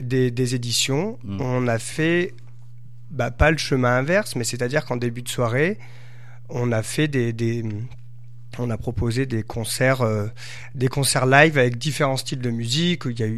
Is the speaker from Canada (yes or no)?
no; Saint-Pal, Auvergne-Rhône-Alpes, France; Pardonnez l'accent, je viens de Saint-Pal.